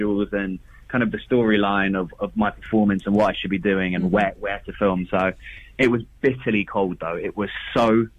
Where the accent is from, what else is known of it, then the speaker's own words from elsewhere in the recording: Mombasa, Mombasa County, Kenya; So I was born and raised in Mombasa, Kenya, so East Africa.